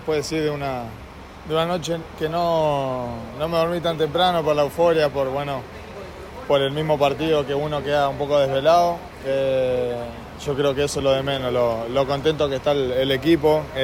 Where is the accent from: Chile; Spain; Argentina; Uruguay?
Uruguay; moved away; esta es mi casa, fue como mi lugar en el mundo que encontré, que salí de Uruguay.